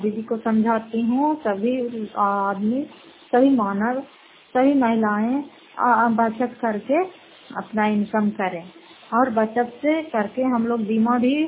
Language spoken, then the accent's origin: Hindi; Fatehpur, Bihar, India; घर फतेहपुर, पंचायत मकौसा, जिला नालंदा और करात असरा प्रखंड की निवासी हूँ।